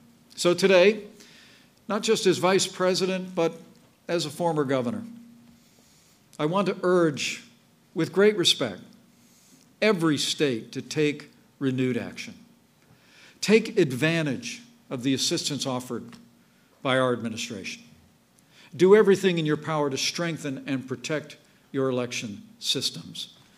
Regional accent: Indiana, United States; In my home state of Indiana, as well as Ohio, North Carolina, and West Virginia, this system was used in the May 8th primary.

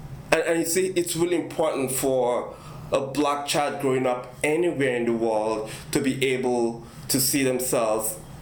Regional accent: Nigeria; I'm African, I'm Nigerian, and I grew up in that culture where, a witch could be a vampire.

